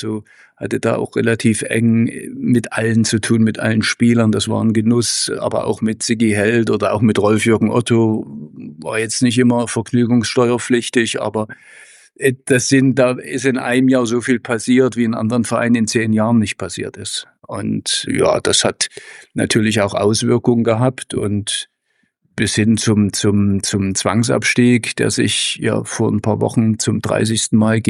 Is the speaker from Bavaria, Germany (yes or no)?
no; Leipzig, Saxony, Germany; now in Dresden, Germany; ich bin am Stadtrand von Leipzig groß geworden. Das war eine gute Mischung, die mir eigentlich bis heute gefällt. Auch heute lebe ich am Stadtrand, allerdings in Dresden.